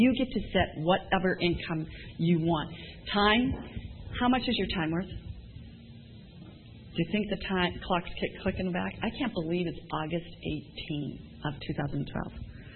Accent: South Butte, Montana, United States; I'm from South Butte, Montana, in case you knew that, y'all.

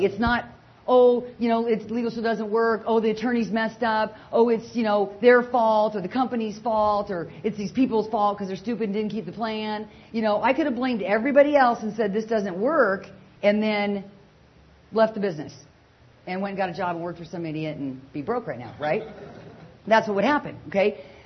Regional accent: Arizona, United States; Okay, I know it's toasty because I'm from Arizona and I love it when it's 100 and I'm warm.

